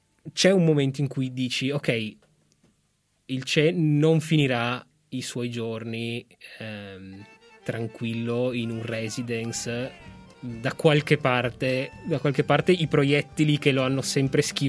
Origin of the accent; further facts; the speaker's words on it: Tucumán, Argentina; sono comunque cresciuto a Tucumán